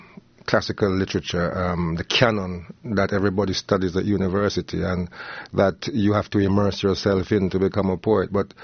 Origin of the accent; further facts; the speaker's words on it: England, United Kingdom; my experience as a black youth growing up in England in a racially hostile environment.